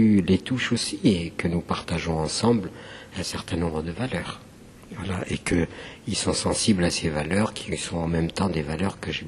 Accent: the south, Algeria; also born or lived in Paris, France; now in France; je suis originaire du sud de l'Algérie. J'ai vécu donc en France et à Paris en particulier.

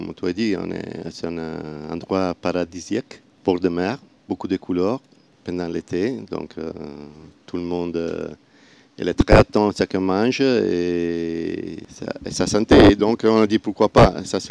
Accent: Venice, Veneto, Italy; French is a second language; De Venise.

